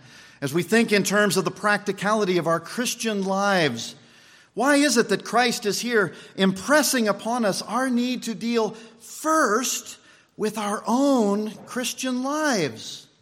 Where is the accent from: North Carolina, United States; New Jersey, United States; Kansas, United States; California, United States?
Kansas, United States; Winchester; growing up in Winchester, Kansas, I had a beloved RP doctor there.